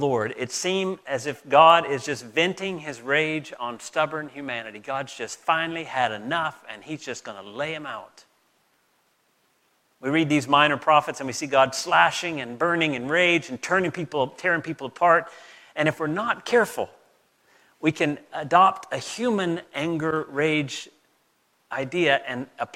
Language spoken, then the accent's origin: English; North Carolina, United States; in the words of my friends where I grew up in North Carolina, that dog don't hunt.